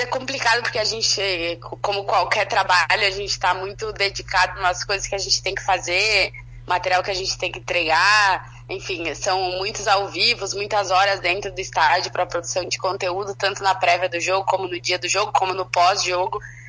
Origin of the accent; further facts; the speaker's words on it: Carlos Barbosa, Rio Grande do Sul, Brazil; also born or lived in Spain; Eu sou aqui de Carlos Barbosa, né?